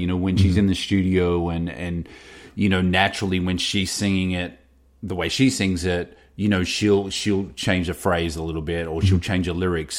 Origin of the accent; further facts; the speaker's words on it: Australia; Young Australian artist mm-hmm. that comes from my hometown.